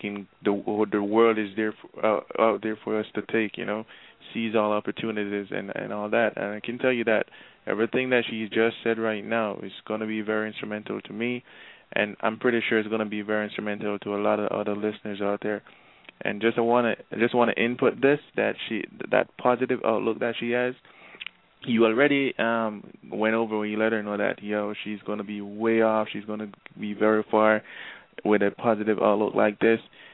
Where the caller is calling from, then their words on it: Jamaica; Well, I'm calling all the way from Jamaica.